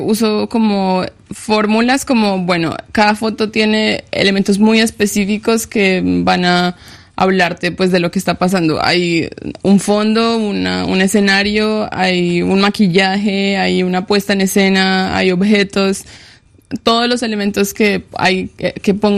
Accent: Pereira, Risaralda, Colombia; Y es una estatua que está en Pereira, en mi ciudad natal, en la plaza central

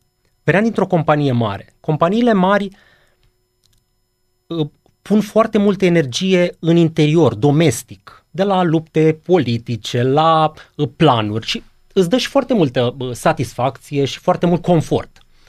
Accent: Romania; asta fiindcă toți suntem români, închidem ușile că fac curent

